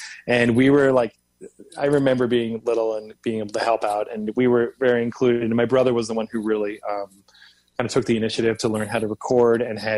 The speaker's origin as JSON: {"language": "English", "town": "Pointe-Claire", "region": "Quebec", "country": "Canada", "tie": "born or raised there", "said": "So then Jimmy, we grew up in Pointe Claire."}